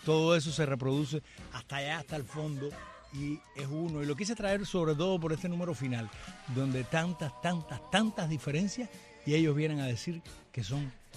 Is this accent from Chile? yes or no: no; Cuba; somos, de todas maneras, todos somos cubanos.